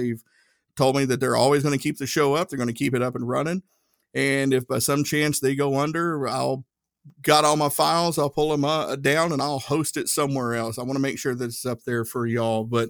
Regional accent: Tennessee, United States; accent: Tennessee; I got to be my Tennessee accent.

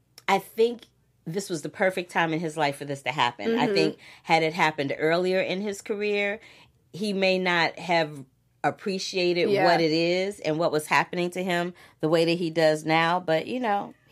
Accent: Missouri, United States; Like, I'm not a Missouri boy, but I'm from Missouri.

